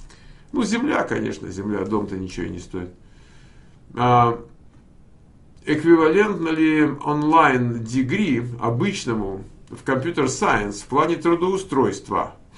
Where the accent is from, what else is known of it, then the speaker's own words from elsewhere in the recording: Moscow, Russia; now in United States; вот я вот как человек калифорнийский, хоть я и москвич, конечно, в прошлом, да, там я привык к снежку